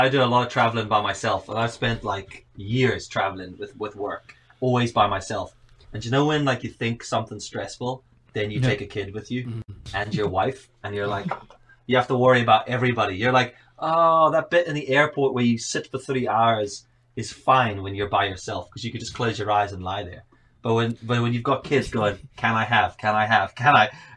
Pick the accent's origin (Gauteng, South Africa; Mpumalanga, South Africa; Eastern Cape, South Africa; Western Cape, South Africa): Gauteng, South Africa; Johannesburg; now in Northern Ireland, United Kingdom; I'm from Cape Town. Well, I say Cape Town because I'm actually from Johannesburg, but Cape Town sounds cooler. So I just say Cape Town. Joburg's a bit of a shithole. So I'm just like, yeah, I'm from Cape Town. But I live in Northern Ireland, and I've lived here for like almost 20